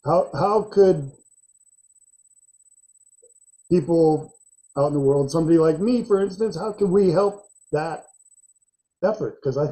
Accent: Washington, United States; I mean, I grew up skiing here in Washington, and not many other Indian kids up there.

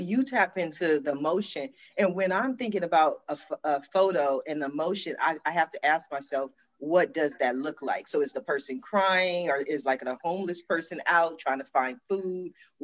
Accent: Columbus, Ohio, United States; I was raised in Columbus, Ohio. I'm a simple country girl.

